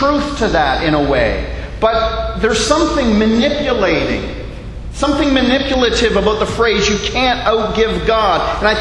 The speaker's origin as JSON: {"language": "English", "country": "Canada", "lives_now": "Bahamas", "said": "as a Canadian living in the Bahamas, I have no desire to enter into the fray of American politics."}